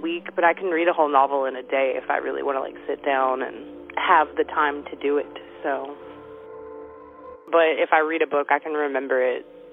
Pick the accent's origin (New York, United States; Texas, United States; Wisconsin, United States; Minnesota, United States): Texas, United States; born there; also born or lived in Louisiana; I was born in Texas, but we lived in Louisiana at the time, before we moved back to Texas, so I'm a purebred swamp creature.